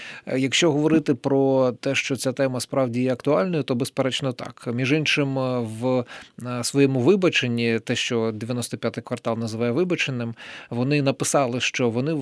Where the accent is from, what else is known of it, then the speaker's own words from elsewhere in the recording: Donetsk, Donetsk Oblast, Ukraine; first language Russian; Ukrainian is a second language; моя батьківська мова російська, я в дитинстві говорив і твоя, так? Тому що ти з Криму, я з Донецька.